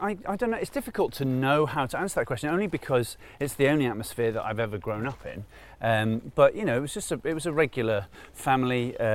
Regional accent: Manchester, North West England, United Kingdom; also born or lived in Cardiff; I was born in Wales, but I was brought up in Manchester. I was born in Cardiff.

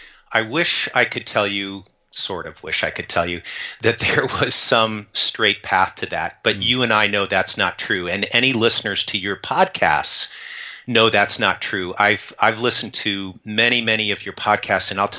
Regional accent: Tucson, Arizona, United States; I grew up in Tucson, Arizona

